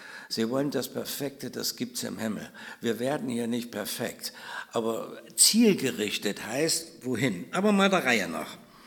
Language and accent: German; Oelsnitz, Saxony, Germany; So ist das in Oelsnitz, wo ich herkomme